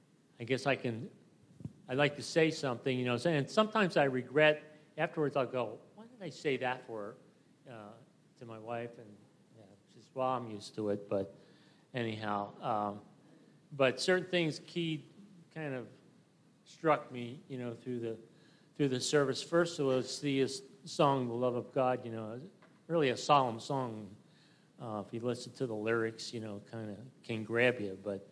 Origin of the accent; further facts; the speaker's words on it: United States; is also as an American, I mean, we have to, you know, consider how blessed we are to just, you know, live in this country